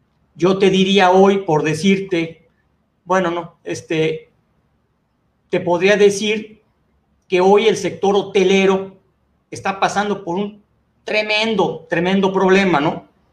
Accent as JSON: {"language": "Spanish", "region": "Yucatán", "country": "Mexico", "said": "hasta te digo orgullosamente como empresario yucateco"}